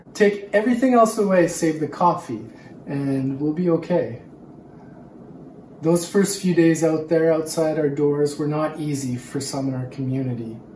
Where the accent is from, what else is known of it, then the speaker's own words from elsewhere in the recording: Victoria, British Columbia, Canada; I grew up here in Victoria.